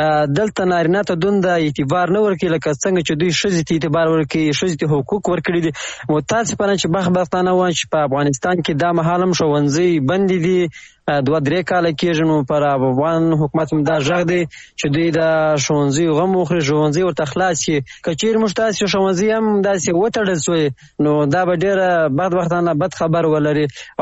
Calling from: Iran; ما د ایران هیواد د از د شهر اساسه سره مې اړه کنی ول

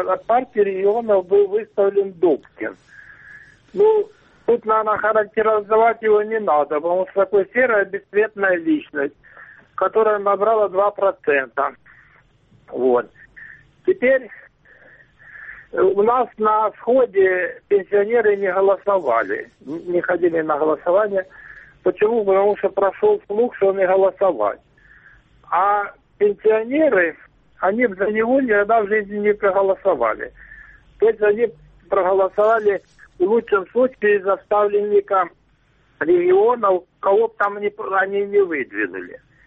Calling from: Luhansk Oblast, Ukraine; Луганской области.

